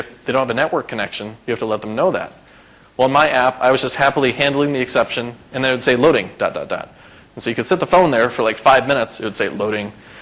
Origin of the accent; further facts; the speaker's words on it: United States; I'm an American. I think as American.